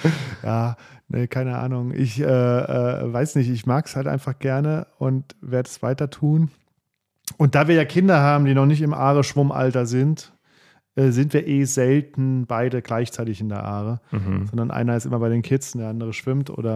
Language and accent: German; Saarbrücken, Saarland, Germany; also born or lived in Nuremberg / Berlin / Heidelberg; now in Stuttgart, Germany; Also die Stationen waren geboren in Saarbrücken, aufgewachsen in Saarbrücken, umgezogen nach Nürnberg, umgezogen nach Berlin, umgezogen nach Heidelberg, umgezogen nach Stuttgart.